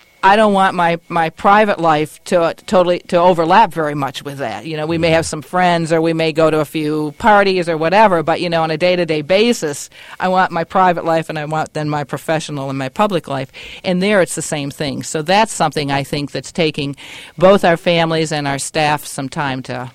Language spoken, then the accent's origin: English; New York, United States; I go back to where I was raised in Western New York to visit my parent, my mother